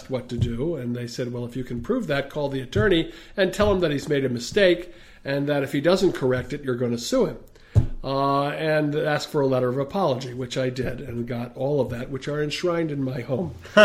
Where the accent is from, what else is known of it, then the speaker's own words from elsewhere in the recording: New York, United States; now in Montgomery County, United States; I came from New York